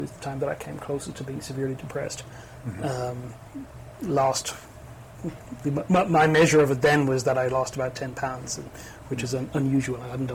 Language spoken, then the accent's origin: English; Ireland; she's American, I'm Irish. I did my undergraduate degree in Dublin.